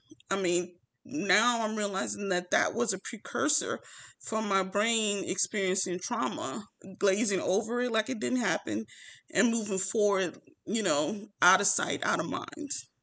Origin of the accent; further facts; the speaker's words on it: Louisiana, United States; now in Texas, United States; but I'm originally from Louisiana. So living in Texas, even though it's like a 6-hour drive, my family is not here, you know.